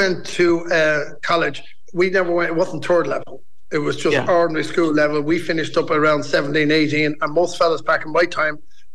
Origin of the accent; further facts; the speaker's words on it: Dublin, Leinster, Ireland; I would have grown up in Griffith Drive, which is Finglas East.